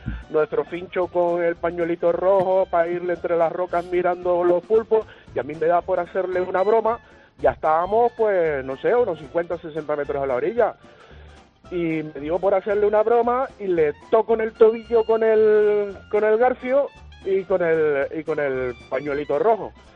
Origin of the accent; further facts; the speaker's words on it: Canary Islands, Spain; Yo soy de Canarias, del sur de Tenerife.